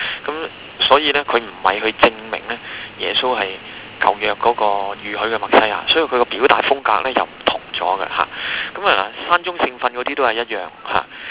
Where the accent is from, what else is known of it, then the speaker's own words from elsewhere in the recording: China; 用我哋中國人講啊